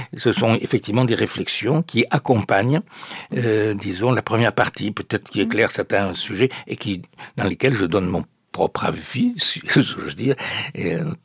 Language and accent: French; Occitanie, France; je suis né dans l'Aveyron, dans un village qui était ultra-catholique. Nous étions pratiquement la seule famille protestante